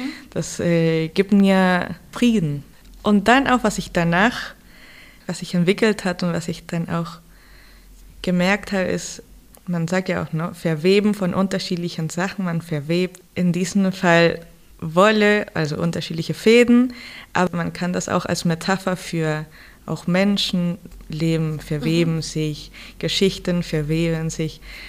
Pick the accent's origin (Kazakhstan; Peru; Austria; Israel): Peru; Lima; weil ich komme ja aus Lima und Lima ist eine Küstenstadt.